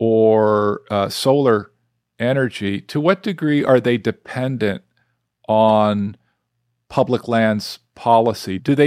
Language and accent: English; Las Vegas, Nevada, United States; I grew up in Las Vegas, and in my in the county I grew up in, Clark County